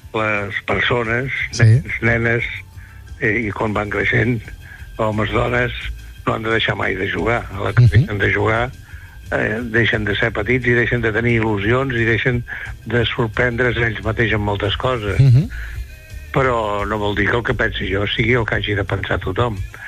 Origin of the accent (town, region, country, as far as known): Figueres, Catalonia, Spain; born there